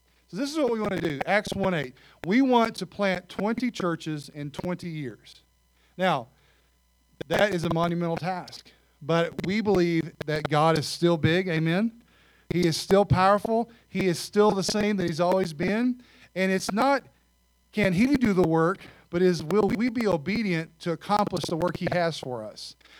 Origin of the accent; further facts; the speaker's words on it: Arkansas, United States; Now, I'm from Arkansas. We drink a lot of sweet tea.